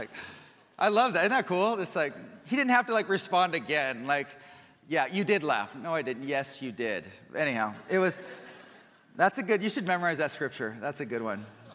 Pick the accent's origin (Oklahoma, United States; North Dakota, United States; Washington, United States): Washington, United States; Puyallup; also born or lived in California; if I haven't met you before, and I was born and raised in Puyallup, Washington, and went to PLU, did college ministry here, and then we were in California for about 6 years.